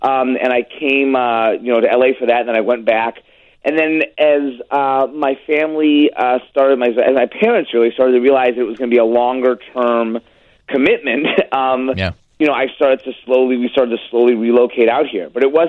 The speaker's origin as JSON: {"language": "English", "town": "Glencoe", "region": "Illinois", "country": "United States", "tie": "born or raised there", "said": "I lived on Park Avenue in Glencoe. And grew up in the same house my dad grew up in."}